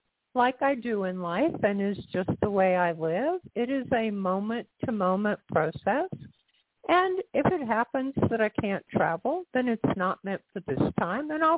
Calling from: Florida, United States; Calling from Florida.

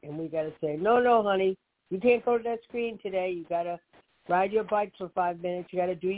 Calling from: Boynton Beach, Florida, United States; I'm calling from Boynton Beach

